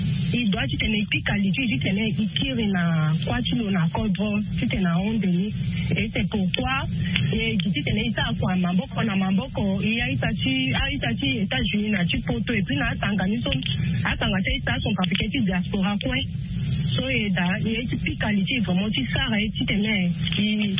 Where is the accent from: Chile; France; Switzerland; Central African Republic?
Central African Republic; je suis en Haïti, je suis centrafricain.